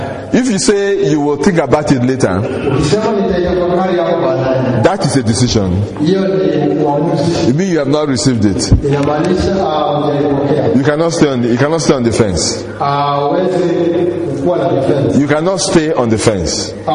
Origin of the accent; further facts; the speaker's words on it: Nigeria; I come from Nigeria, and you are from Kenya.